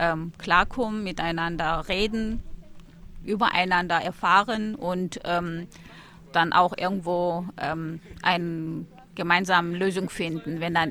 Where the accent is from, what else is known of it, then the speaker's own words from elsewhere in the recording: Nagorno-Karabakh, Azerbaijan; German is a second language; now in Germany; Ich komme ursprünglich aus Republik Bergkarabach. Das ist eine nicht anerkannte Republik in Kaukasus und bin seit 20 Jahren in Deutschland.